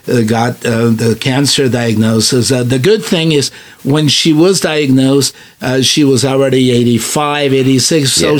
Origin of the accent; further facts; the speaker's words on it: Azores, Portugal; where we come from, the islands, we're from the Azores. It rains all the time.